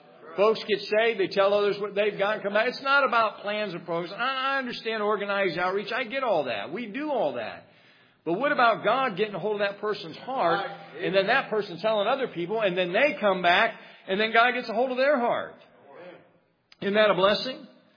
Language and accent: English; Dayton, Ohio, United States; I'm from Dayton, Ohio, so I'm a long way from home